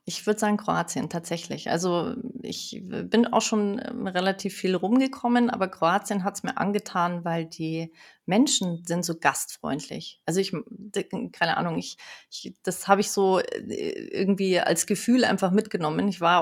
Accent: Munich, Bavaria, Germany; Ich bin eben in München geboren und aufgewachsen und mit der Familie dann in den Bayerischen Wald gezogen.

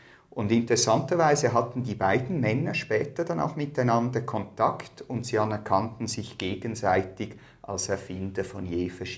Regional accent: Switzerland; Wo wir uns Schweizer doch so Mühe geben, ein gepflegtes Schriftdeutsch zu sprechen.

